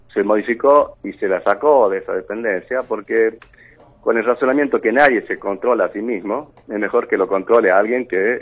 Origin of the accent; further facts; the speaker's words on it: La Rioja, Argentina; Y somos los mismos riojanos que tenemos que decidir.